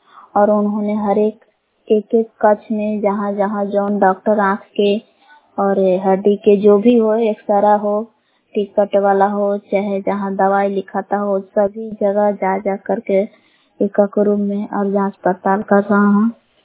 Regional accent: Belaw, Bihar, India; ग्राम बेलान जिला कैमूर भगवान के निवासी हूँ।

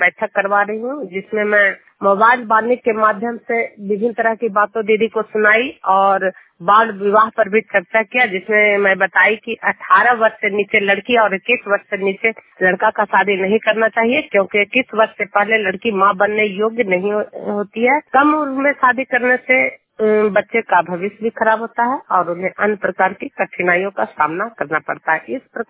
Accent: Hilsa, Bihar, India; मैं हिलसा प्रखंड जूनियर गांव हिलसा प्रखंड और नालंदा जिला की निवासी हूँ

